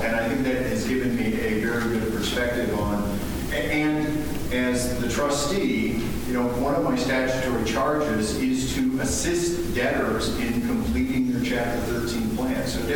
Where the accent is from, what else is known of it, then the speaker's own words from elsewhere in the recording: Utah, United States; So I invited, I'm from Utah, Judge Parker from Wyoming, and Judge McNamara from Colorado